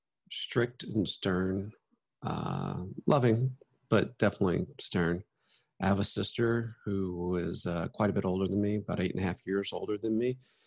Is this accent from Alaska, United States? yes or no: no; Texas, United States; That's right. I grew up in North Texas.